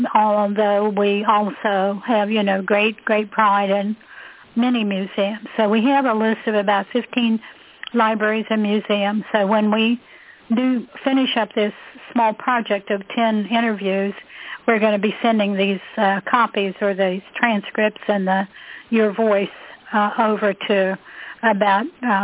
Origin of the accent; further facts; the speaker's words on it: Huntington, United States; there were a lot of Adkins when I grew up in Huntington.